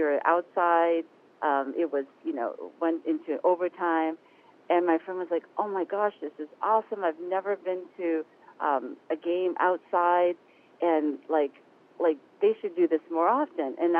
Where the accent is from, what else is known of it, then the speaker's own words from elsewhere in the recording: Fairport, New York, United States; I grew up in Fairport, New York. So, just, you know, it's like a 3-hour drive to Toronto.